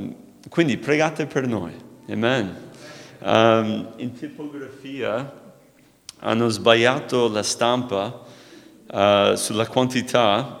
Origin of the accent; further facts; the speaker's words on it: California, United States; Italian is a second language; now in Montebelluna, Italy; 39 a New York. Mia madre è nata lì. Si sono spostati in California. Io vengo dalla California. E 8 anni fa sono andato a Montebelluna.